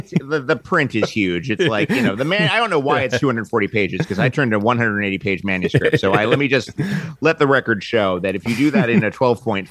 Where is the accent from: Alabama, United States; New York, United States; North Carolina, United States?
New York, United States; Manhattan; And I grew up in Manhattan, as you having trudged through my book, you know this.